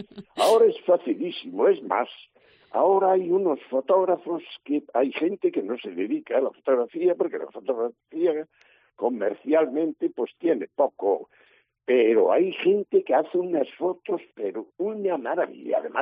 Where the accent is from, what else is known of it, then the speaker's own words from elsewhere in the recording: Sobrado, Galicia, Spain; que yo soy de Sobrado